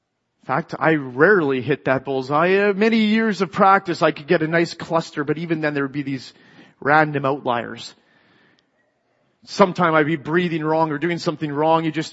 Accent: Canada; We're Canadian.

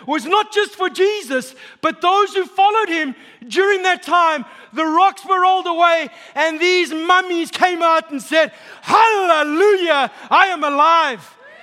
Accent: South Africa; For those of you who don't know, I'm from South Africa. My family, my mom, my dad, my sisters, they live in South Africa.

